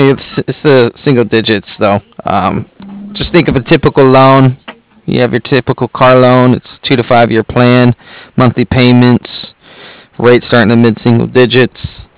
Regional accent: San Diego, California, United States; San Diego.

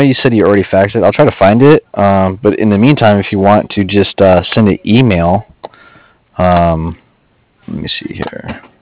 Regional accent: Colorado, United States; I mean, I'm from Colorado, so I used to go hunting with my father over there, bow hunter.

